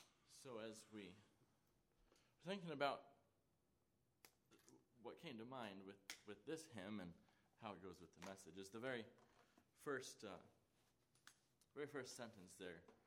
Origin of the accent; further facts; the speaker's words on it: Mount Morris, New York, United States; I was born in Mount Morris, New York. Wasn't any of my choosing. I don't remember it. But that happened. But I was born again, actually in the same house in Mount Morris, New York, praise the Lord, as a young boy.